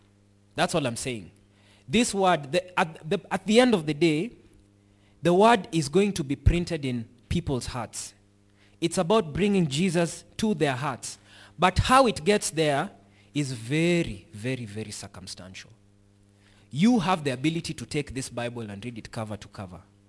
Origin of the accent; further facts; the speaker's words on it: Homa Bay, Homa Bay County, Kenya; I have a hard time speaking in Kiswahili because I come from Homa Bay.